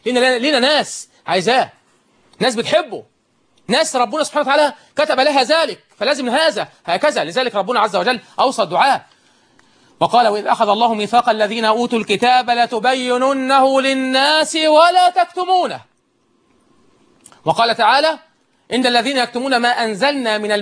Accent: Egypt; اللهم اجعل بلدنا مصر بلد أمن وأمان

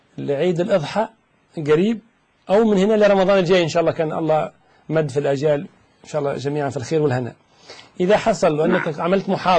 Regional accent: Tunisia; هل أنا أكلمك عن تونس؟ أنا تونسي، والله ما عرفت في تونس أحدا يكفر

